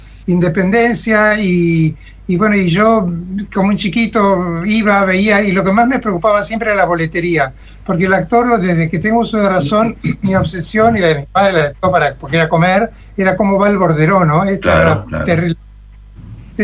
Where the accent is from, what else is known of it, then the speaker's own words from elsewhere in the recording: Havana, Cuba; born there; yo nací en La Habana de casualidad, porque era costumbre en esa época